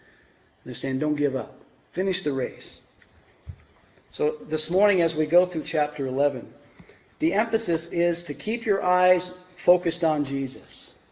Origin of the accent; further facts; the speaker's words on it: Holbrook, Arizona, United States; I grew up in the Winslow-Holbrook area. I graduated from Holbrook High School in 1974. And when I left that little town there